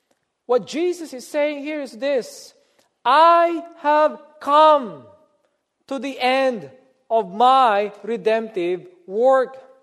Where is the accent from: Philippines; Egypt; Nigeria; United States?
Philippines; I grew up in the Philippines. When Holy Week comes, especially on Good Friday, many people in the Philippines would literally have themselves crucified.